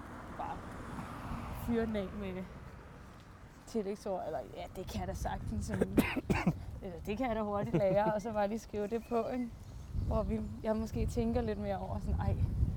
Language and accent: Danish; Gentofte, Capital Region of Denmark, Denmark; Altså, nu er jeg opvokset i Gentofte.